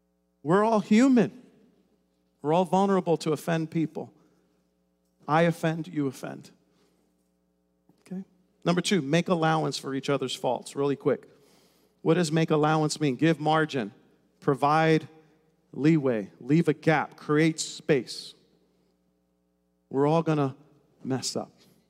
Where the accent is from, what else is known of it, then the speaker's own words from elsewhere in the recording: New York City, New York, United States; And I grew up in New York City. We weren't taught that.